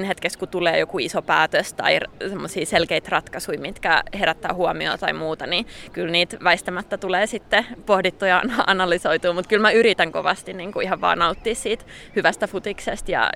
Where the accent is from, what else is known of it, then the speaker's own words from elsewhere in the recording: Salo, Southwest Finland, Finland; Mä oon Salosta kotoisin, niin siellä Salon nurmikentillä.